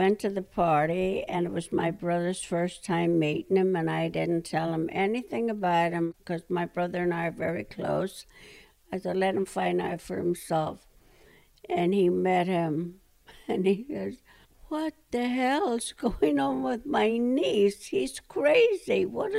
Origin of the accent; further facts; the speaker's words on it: Ireland; I'm Irish, remember, and I had a lot of Irish friends.